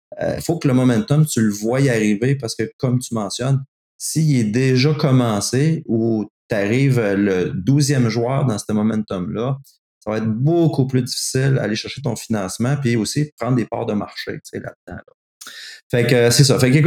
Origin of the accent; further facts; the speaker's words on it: Quebec City, Quebec, Canada; J'étais de Québec, un tout petit marché.